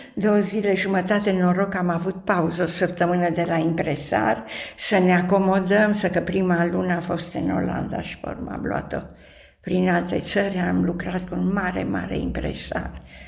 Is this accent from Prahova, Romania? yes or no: no; Brașov, Brașov County, Romania; Am copilărit în Brașov, că sunt brașoveancă.